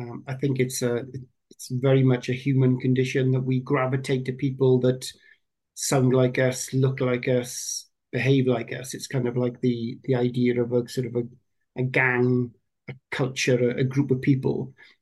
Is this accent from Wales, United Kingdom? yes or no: yes; Wales, United Kingdom; I came from the Welsh Valleys, and we had very little diverse culture where I came from.